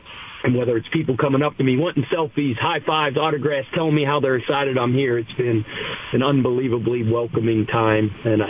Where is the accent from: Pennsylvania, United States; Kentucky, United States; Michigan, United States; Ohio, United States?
Ohio, United States; Cincinnati; just because I grew up in Cincinnati and a stone's throw over the river.